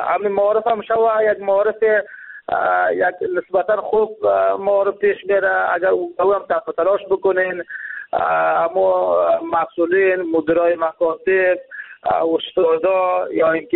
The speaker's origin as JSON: {"language": "Persian", "region": "Jowzjan", "country": "Afghanistan", "said": "ولایت ما ولایت جوزجان برای فیلی یک ولایت ناامن است"}